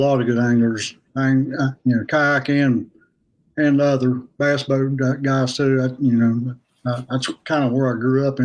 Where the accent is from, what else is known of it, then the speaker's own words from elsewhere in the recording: West Virginia, United States; also born or lived in Ohio; born and raised in West Virginia. I did live a little stint in Ohio, but we don't count that. I grew up about 20 minutes from the New River